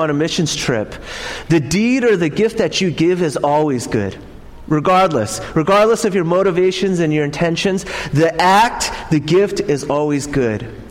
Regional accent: New York City, New York, United States; Growing up in New York City, there's tons of homeless people, and so my mom just couldn't say no.

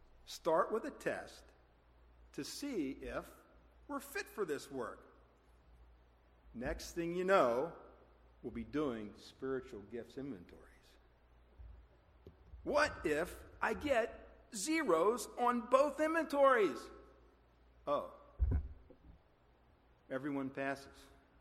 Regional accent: Gettysburg, Pennsylvania, United States; while I was growing up in Gettysburg.

